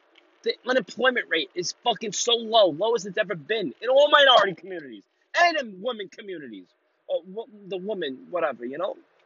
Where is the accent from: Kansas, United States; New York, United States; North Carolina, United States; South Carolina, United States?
New York, United States; I mean, listen, I'm from New York.